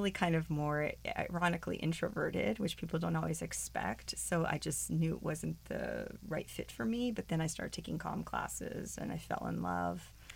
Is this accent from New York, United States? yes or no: no; Canoga Park, California, United States; I grew up in Canoga Park, and close by, it just felt like home to me here.